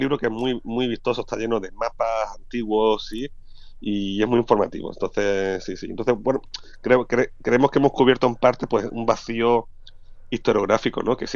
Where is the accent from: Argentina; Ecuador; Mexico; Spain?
Spain; Como los españoles, por ejemplo, somos muy directos, ¿no?